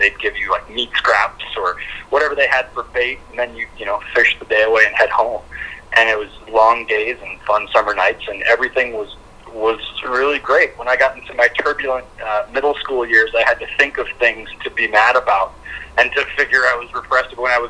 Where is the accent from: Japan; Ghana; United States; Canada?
United States; Edgemont, South Dakota; also born or lived in Nebraska, United States; My childhood, when I think back on it, it doesn't get much more Mayberry than what I got to grow up in. Edgemont's a town of about 500 people. It's a ranching, railroading town.